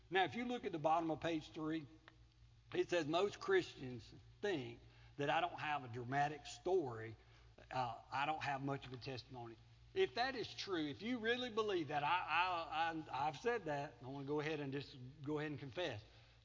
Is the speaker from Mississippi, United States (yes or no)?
yes; Collins, Mississippi, United States; I was born in Collins, Mississippi, a small town in the southern part of Mississippi. It was a very good place to live. It was a very good place to grow up.